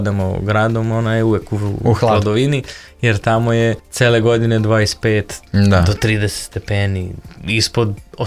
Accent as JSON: {"language": "Serbian", "town": "Split", "region": "Split-Dalmatia County", "country": "Croatia", "tie": "born or raised there", "said": "za Zvezdu, ja sam još iz Splita kao klinac."}